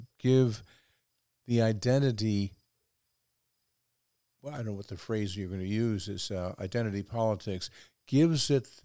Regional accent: Midwest, United States; I am a male. I am an American. I am from the Midwest.

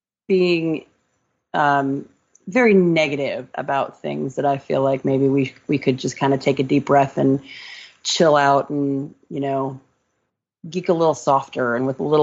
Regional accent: Connecticut, United States; I am. I'm from Connecticut.

